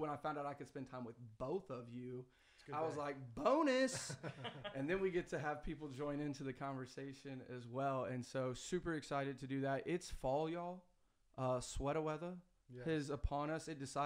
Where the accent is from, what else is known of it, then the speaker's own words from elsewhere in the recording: the South, United States; It's weird stuff out here in the Midwest. I'm from the South, y'all. We don't go into corn mazes ever.